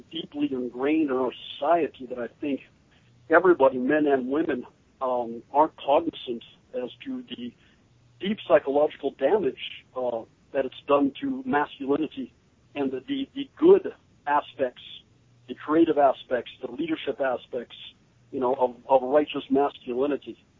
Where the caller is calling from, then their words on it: Tennessee, United States; I'm from East Tennessee.